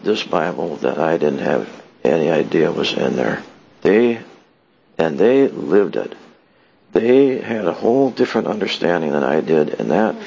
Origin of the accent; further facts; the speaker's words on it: Hopkins, Minnesota, United States; also born or lived in Richfield; When I was born, my parents lived in Richfield, and shortly after I was born, we moved from Richfield to Hopkins. Yes, this Hopkins right here, just a little ways down the road. So I spent most of my formative years here in Hopkins